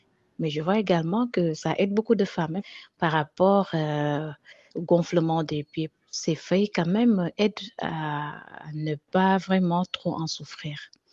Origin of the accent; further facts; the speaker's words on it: Ziguinchor, Senegal; j'ai 35 ans et je suis du Sénégal, plus précisément de la région de Ziguinchor, dans le sud du Sénégal.